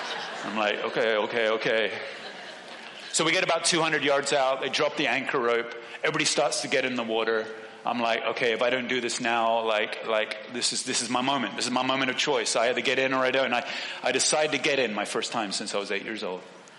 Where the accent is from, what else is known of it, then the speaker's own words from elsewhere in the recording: Hong Kong; Now, you have to understand, I grew up in Hong Kong. Hong Kong is a city that is surrounded by, guess what? Ocean.